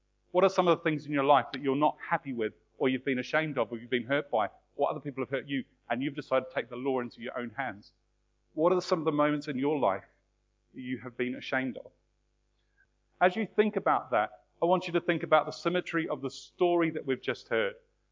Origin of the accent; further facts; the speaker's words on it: New Zealand; I'm originally from New Zealand.